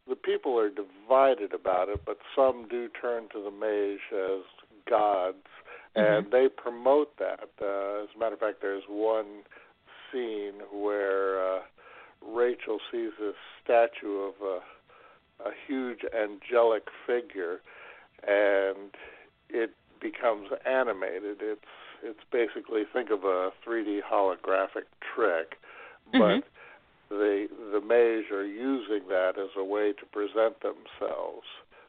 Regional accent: Colorado, United States; I grew up in Colorado, out in the middle of nowhere, and never read a book until I was in junior high school.

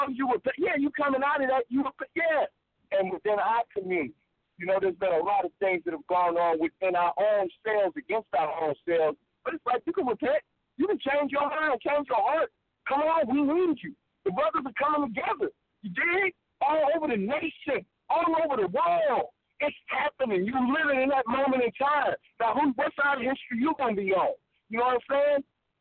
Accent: Chicago, Illinois, United States; you know, I'm from Chicago, but it's like they used to, you know, if it's four or five dudes on the block, you know, they stop, hey, break it up.

